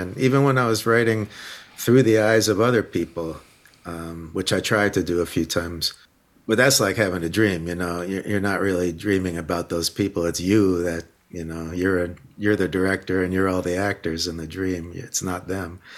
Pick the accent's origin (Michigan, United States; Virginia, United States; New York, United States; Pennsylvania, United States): New York, United States; New York City; born there; also born or lived in Boston; in college we moved up to Boston because we were even though I was born in New York City, we were all intimidated by trying to make it with a band there.